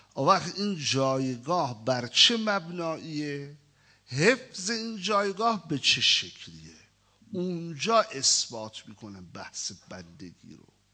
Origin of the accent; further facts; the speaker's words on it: Iran; منم ایرانی هستم ها، منم ایرانی هستم،